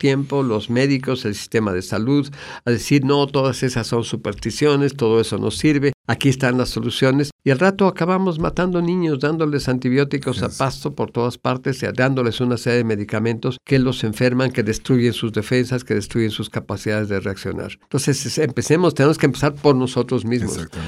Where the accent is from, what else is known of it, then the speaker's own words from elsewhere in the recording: Oaxaca, Mexico; Hace 25 años regresé a Oaxaca. Es una coincidencia, no fue simplemente por regresar a Oaxaca, regresar a mi tierra, la tierra de mis ancestros.